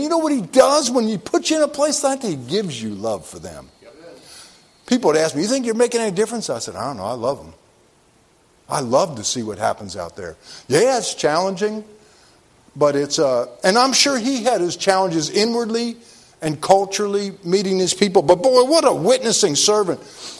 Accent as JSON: {"language": "English", "town": "Cincinnati", "region": "Ohio", "country": "United States", "said": "I'm from Cincinnati, Ohio."}